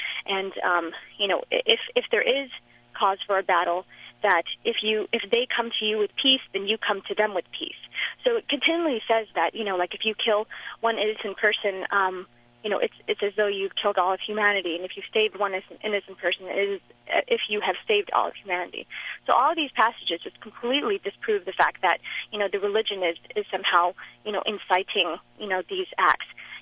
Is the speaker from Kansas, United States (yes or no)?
no; San Diego, California, United States; now in Santa Clara, United States; I'm an American Muslim, born and raised in San Diego.